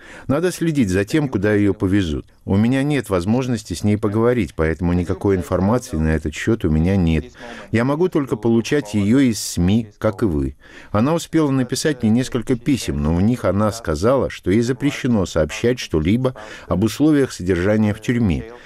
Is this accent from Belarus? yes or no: yes; Belarus; now in Switzerland; Да, чтобы защитить у себя на родине демократию, те ценности, сообразно которым мы живем здесь, в Швейцарии.